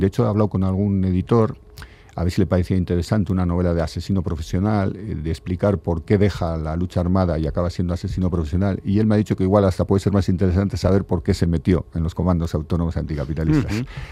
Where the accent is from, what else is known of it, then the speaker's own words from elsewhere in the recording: Basque Country, Spain; soy vasco, he vivido aquí muchos años